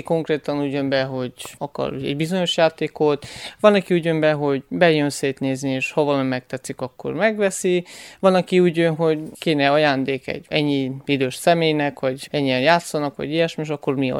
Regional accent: Târgu Mureș, Mureș County, Romania; now in Cluj-Napoca, Romania; én vásárhelyi származású vagyok, és ott dolgoztam a közelben 11 évet, és hogy a feleségem kolozsvári, miatt felköltöztem egy jó pár éve

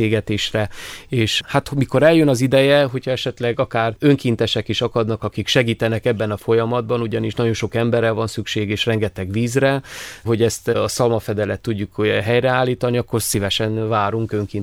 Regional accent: Cluj-Napoca, Cluj County, Romania; Én Kolozsváron születtem, Monostoron nőttem fel

